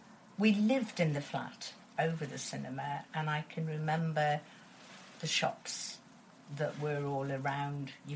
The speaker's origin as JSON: {"language": "English", "region": "Yorkshire and the Humber", "country": "United Kingdom", "tie": "born there", "also_born_or_lived": "Cheltenham", "said": "I was born in Yorkshire."}